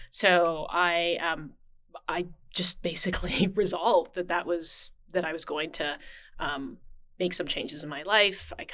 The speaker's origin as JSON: {"language": "English", "town": "Calgary", "region": "Alberta", "country": "Canada", "tie": "born or raised there", "lives_now": "Portland, United States", "said": "I am originally Canadian. I grew up in Calgary, Canada, and then moved to a few different places and ended up in Portland."}